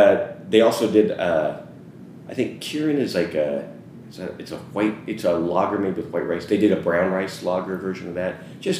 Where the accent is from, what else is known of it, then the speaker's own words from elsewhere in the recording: Idaho, United States; also born or lived in Los Angeles, United States; So, I grew up in Idaho, but I worked jobs in San Francisco, Seattle, and LA.